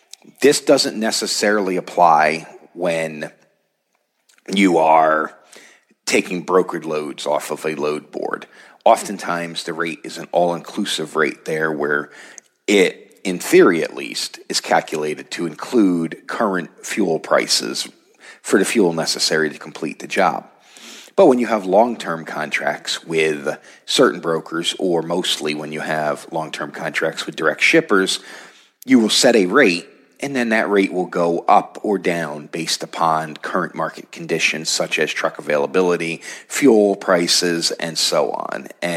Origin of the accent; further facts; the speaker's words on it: Pennsylvania, United States; In my home state of Pennsylvania, gasoline spiked 20 cents overnight